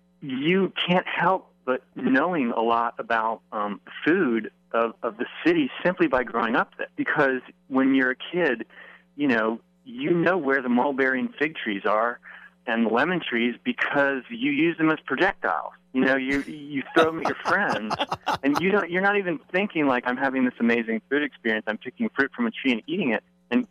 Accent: Charleston, South Carolina, United States; But what's interesting is growing up in Charleston, there actually wasn't a big restaurant scene.

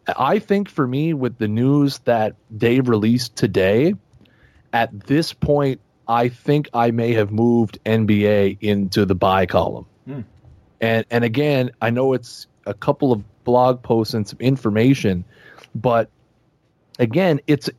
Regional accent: Canada; I usually choose NHL because I'm the Canadian.

